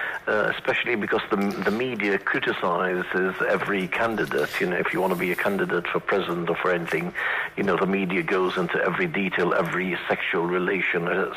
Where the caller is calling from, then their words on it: Calpe, Valencian Community, Spain; from Calpe.